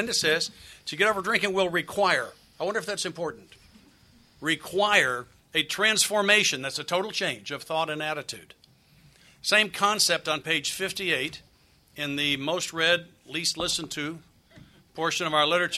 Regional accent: the South, United States; I can't pray that fast. I'm from the South.

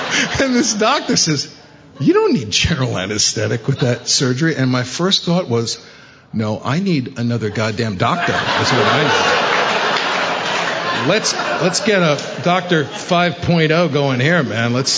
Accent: Bronx, New York, United States; I grew up in the Bronx in this insane family.

